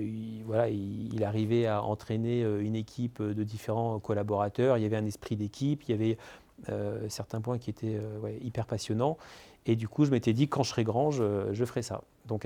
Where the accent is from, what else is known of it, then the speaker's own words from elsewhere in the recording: Lyon, Auvergne-Rhône-Alpes, France; puisque je suis lyonnais à l'origine